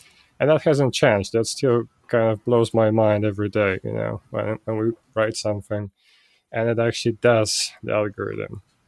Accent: Poland; That said, I grew up in Poland and the access to that wasn't as great as other countries that had it better

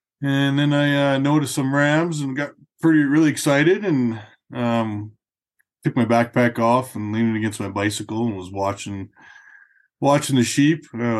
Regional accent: Calgary, Alberta, Canada; Well, I grew up in Calgary here. My family was an outdoor family.

